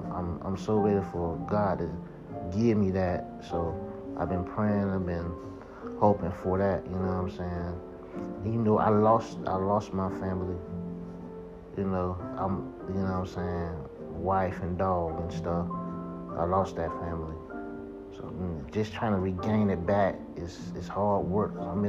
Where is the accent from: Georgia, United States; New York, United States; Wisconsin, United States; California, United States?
Georgia, United States; One time for ATL, one time for my hometown, South Georgia